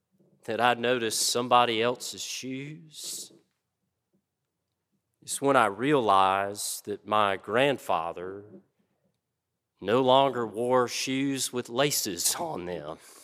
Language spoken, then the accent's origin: English; Alabama, United States; And since we're from Alabama, we didn't realize there'd still be snow on the ground in late May.